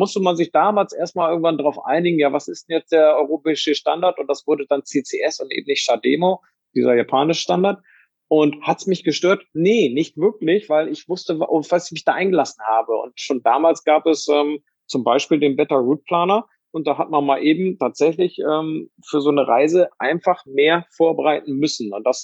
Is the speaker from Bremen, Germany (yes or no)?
yes; Bremen, Germany; Also ich komme ja auch ursprünglich aus Bremen